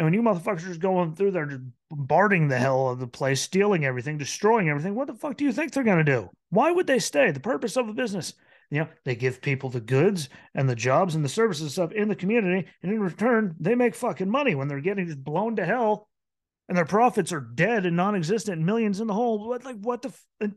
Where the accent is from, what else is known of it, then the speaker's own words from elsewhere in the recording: White Haven, Pennsylvania, United States; Hell, I'm from Whitehaven, Pennsylvania. Lots of people OD'd.